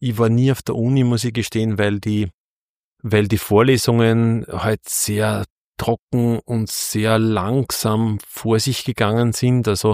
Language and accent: German; Buchenau, Upper Austria, Austria; also born or lived in Linz / Innsbruck; now in Kirchschlag, Austria; bin in Linz geboren und aufgewachsen in Buchenau und wohne jetzt in Kirchschlag. Also recht weit war der Radius noch nicht außerhalb von Oberösterreich. Und bis auf die Zeit, wo ich in Innsbruck war und da studiert habe, bin ich eigentlich immer in Oberösterreich gewesen.